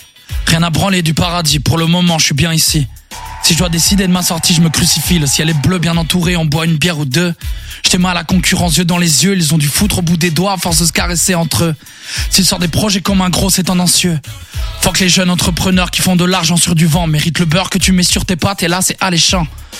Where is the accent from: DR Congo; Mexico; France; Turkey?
France; Château-Gontier, Pays de la Loire; born there; J'ai 26 ans, je suis né à Château-Gontier, en Mayenne, pas très loin.